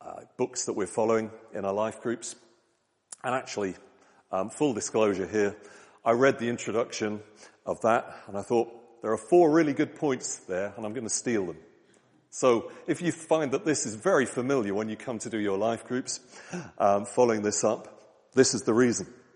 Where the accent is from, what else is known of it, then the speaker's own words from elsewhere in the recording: Lowestoft, East of England, United Kingdom; I grew up in Lowestoft, in Suffolk.